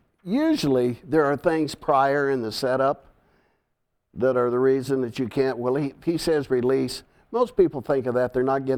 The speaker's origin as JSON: {"language": "English", "region": "Kansas", "country": "United States", "tie": "born or raised there", "said": "I grew up in Kansas where the wind does blow, you know."}